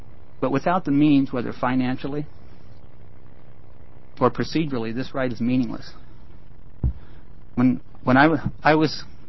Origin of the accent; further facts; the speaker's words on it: Kansas, United States; also born or lived in Oregon; And by the way, I was born in Oregon. I'm a Webfoot. I grew up in Kansas, so I'm a Jayhawk.